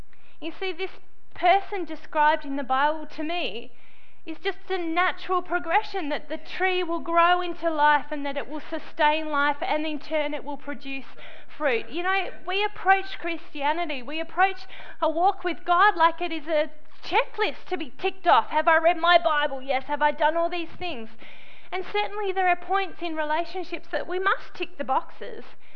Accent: Australia; I'm an Australian and I like my grass to be green.

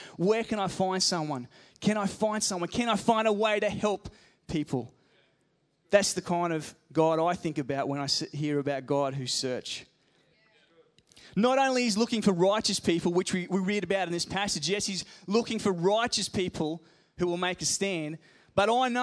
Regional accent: Queensland, Australia; I'm a Queenslander. Which is great. I live in New South Wales, so I tell everyone I'm in New South Wales. I'm a missionary from Queensland and New South Wales.

